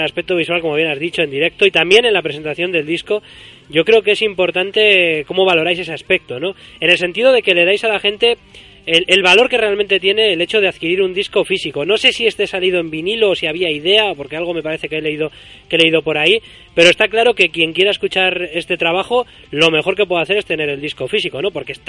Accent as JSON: {"language": "Spanish", "region": "Basque Country", "country": "Spain", "said": "Somos de Vizcaya, de Euskal Herria, y es verdad que somos una tierra un poco complicada"}